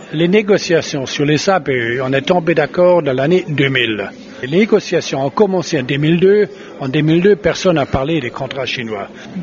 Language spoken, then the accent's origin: French; Germany; French is a second language; Mon propre pays, je suis allemand